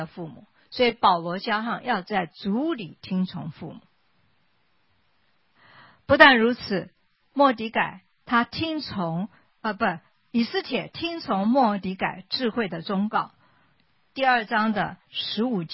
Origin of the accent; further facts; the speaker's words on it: China; 我们中国人是说言教胜于身教啊